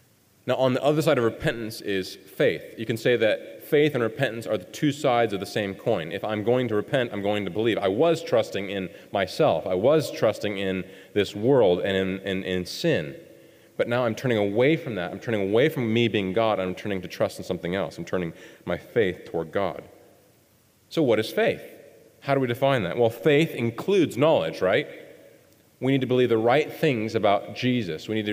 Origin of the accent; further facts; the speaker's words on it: Milford, Nebraska, United States; And the interesting thing about my hometown was when I was growing up, I thought everybody was Christians. We had 2,000 people in our hometown.